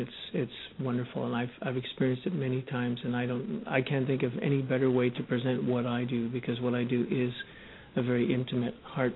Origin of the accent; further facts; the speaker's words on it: Montreal, Quebec, Canada; born there; now in Vancouver, Canada; No, actually, I was born in Montreal, and I moved to Vancouver in October of 92.